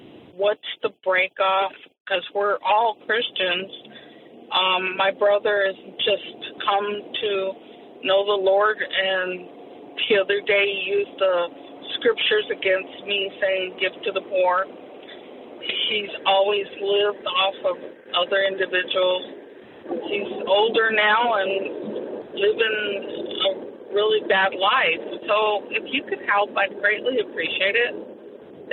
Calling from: Colorado, United States; I'm from Colorado.

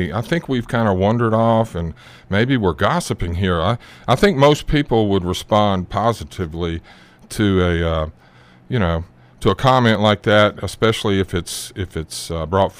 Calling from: London, United Kingdom; I'm calling from South London in Great Britain.

